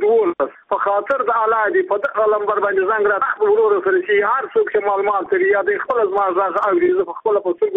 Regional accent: Badghis, Afghanistan; زه په خپله د بادغیس ولایت یم، د مقرد ولسوالۍ یم، د همدغه د کلي یم.

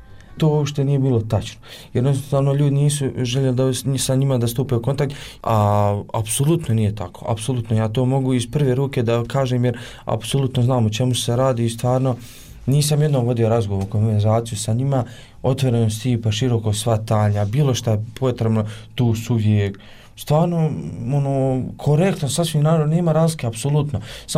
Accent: Gornji Vakuf-Uskoplje, Federation of Bosnia and Herzegovina, Bosnia & Herzegovina; Dolazim iz Gornjeg Vakufa Uskoplje.

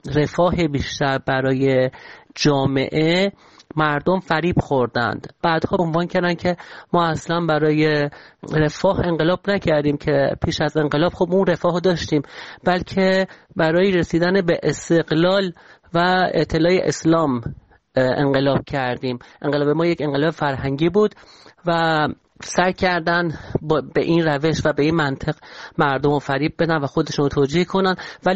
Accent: Iran; من به عنوان یک ایرانی فکر میکنم که ملت ایران اصلا برای مذهب و بنیادگرایی انقلاب نکردند

